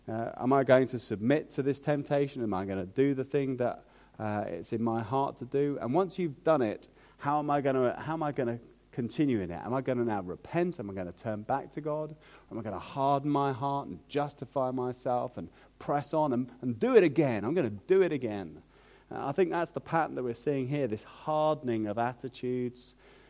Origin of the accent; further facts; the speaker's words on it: London, United Kingdom; I grew up in London, as some of you know